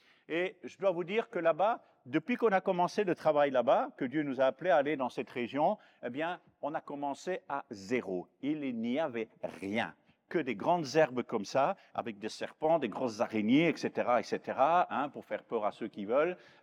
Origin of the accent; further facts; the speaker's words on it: Belgium; plus de 375, là, dans ce pays-là, comparé avec 75 chez nous, 3 dans notre petite Belgique